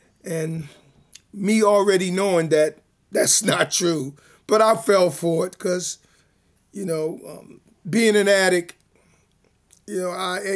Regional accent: Philadelphia, Pennsylvania, United States; I'm currently living here in Kensington. I've been here maybe about 31, 32 years, but I grew up in North Philly on the other side of Broad Street, 23rd and Diamond Street, Raymond Rosen Projects.

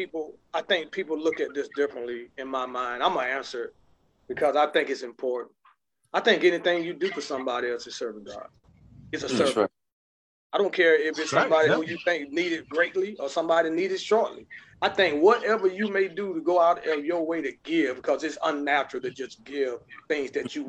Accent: Prosperity, South Carolina, United States; I grew up on the Ponderosa in Prosperity. I ain't have nothing.

